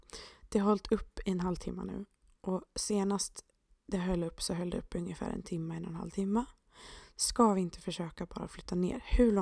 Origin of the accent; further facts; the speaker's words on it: Borås, Västra Götaland County, Sweden; där jag växte upp i Borås, där kallades staden för Sveriges regnigaste stad.